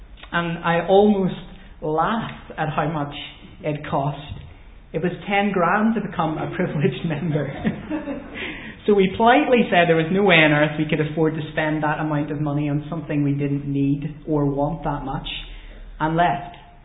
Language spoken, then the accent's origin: English; United Kingdom; And being British, well, at least I being British